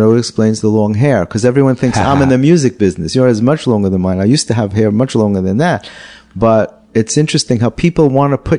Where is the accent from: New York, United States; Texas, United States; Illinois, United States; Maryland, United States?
New York, United States; New York City; I grew up in the Bronx. It was very, very middle class.